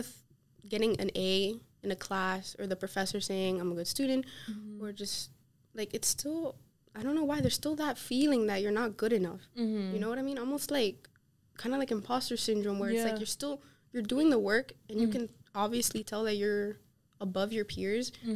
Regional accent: Miami, Florida, United States; born there; my parents were allowed to come a few months, a month or two before I was born, and I was born here in Miami.

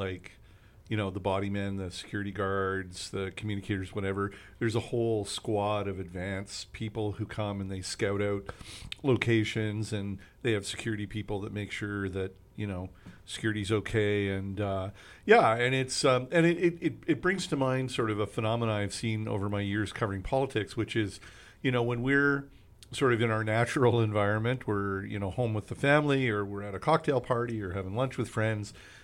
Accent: Ontario, Canada; Oh, man, of course not. I'm from Ontario.

